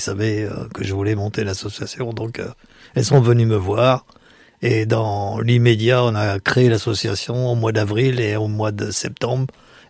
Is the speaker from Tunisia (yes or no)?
no; Châtellerault, Nouvelle-Aquitaine, France; Moi, je suis né à Châtellerault et je suis natif de Châtellerault.